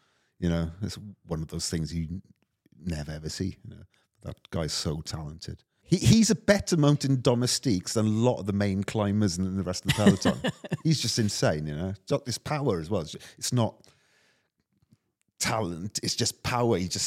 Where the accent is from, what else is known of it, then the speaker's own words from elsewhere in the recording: Wales, United Kingdom; Well, it was because we're such a small nation. It's stuff like that doesn't happen to us. We might win at the rugby once in a while.